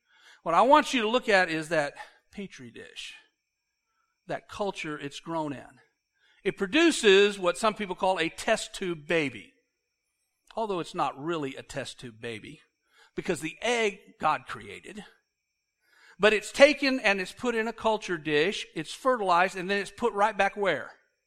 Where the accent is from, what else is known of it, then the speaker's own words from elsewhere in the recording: United States; As an American, I was really brought up that way.